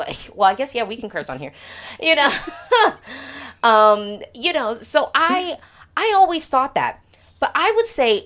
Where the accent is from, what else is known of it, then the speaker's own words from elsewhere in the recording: United States; as an American, and oh, I should say an American woman